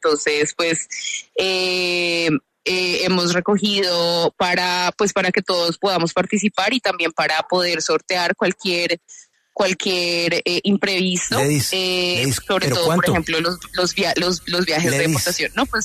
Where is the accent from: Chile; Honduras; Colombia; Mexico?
Colombia; nosotros somos colombianos, somos una organización pequeña